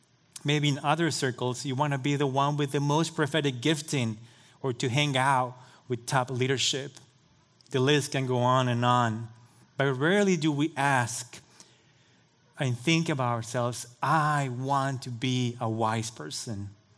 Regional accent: Bolivia; I still remember being a very young boy, the youngest of four children, in my hometown in Bolivia, so South America, if you need to look in the map.

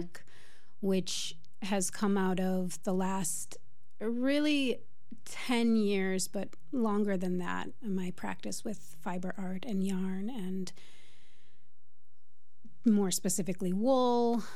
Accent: Milwaukee, Wisconsin, United States; also born or lived in La Crosse; But I grew up in Milwaukee. So I spent a lot of my childhood going back and forth to La Crosse, and I went to school in La Crosse.

